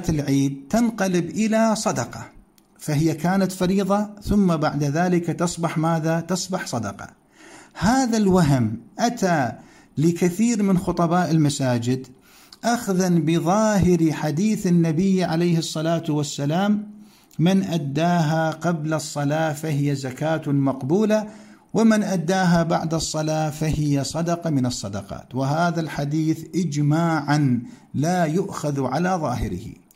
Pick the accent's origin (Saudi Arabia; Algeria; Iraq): Iraq; الحقيقة عندنا في العراق، أخص بذلك بغداد، أطراف بغداد إلى الموصل